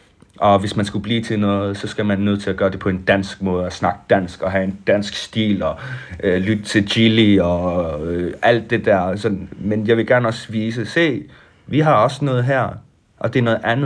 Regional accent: Greenland; Fordi vi er opvokset her i Grønland med, at ikke at vide en skid om os selv.

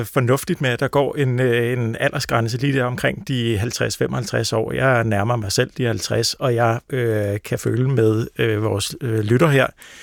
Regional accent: Capital Region of Denmark, Denmark; accent: Bornholm, without stød; jeg kommer fra Bornholm, hvor jeg er vokset op uden det her stød, og det var noget, jeg skulle lære, da jeg startede på universitetet som en 25-årig cirka

